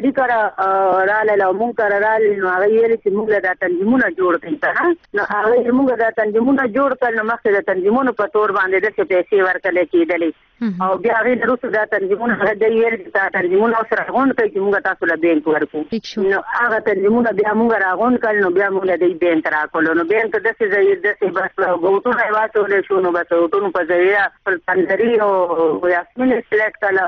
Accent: Khyber Pakhtunkhwa, Pakistan; مونږ د چوګوجر کلی دی. زمونږ چمکني سره پیښې دی.

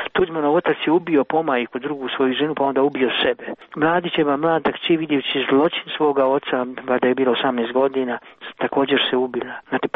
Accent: Mostar, Federation of Bosnia and Herzegovina, Bosnia & Herzegovina; bio sam u Sarajevu, u mom rodnom gradu Mostaru

